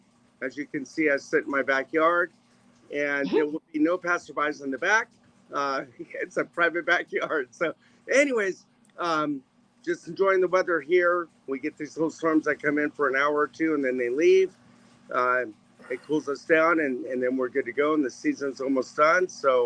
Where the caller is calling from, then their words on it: Windermere, Florida, United States; and I'm calling in from Orlando, Florida. From Windermere